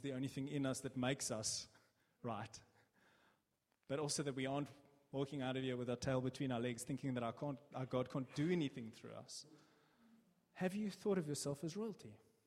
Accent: South Africa; I'm South African, but I also have a British passport

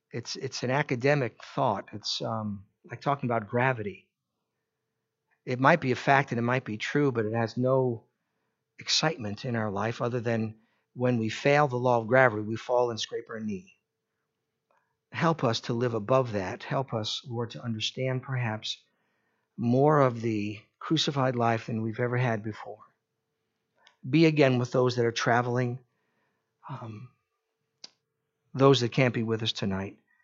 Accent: New York, United States; I grew up on Long Island on the blue collar side of the tracks.

